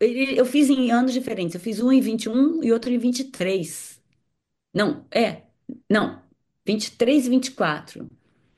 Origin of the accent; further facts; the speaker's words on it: Rio de Janeiro, Brazil; a gente é do Lins Vasconcelos, ele também, do Rio de Janeiro, um subúrbio carioca.